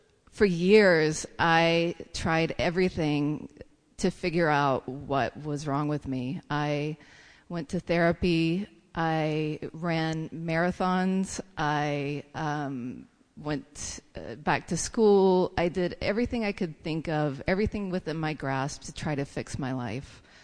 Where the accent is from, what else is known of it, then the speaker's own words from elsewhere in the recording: North Carolina, United States; My dad was a social drinker. He was in a bluegrass band. I'm from North Carolina.